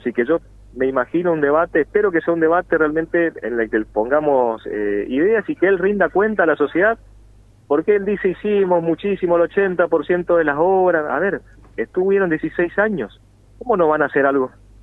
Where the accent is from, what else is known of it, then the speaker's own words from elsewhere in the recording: Quitilipi, Chaco, Argentina; now in Resistencia, Argentina; soy de Quipilipi, pero vivo hace 19 años en Resistencia, soy del Chaco, tengo mis raíces en el interior, mi familia en el interior, mis padres, mi madre, mis hermanos, mi abuela en el interior, pero estoy afincado acá en Resistencia por adopción, digamos.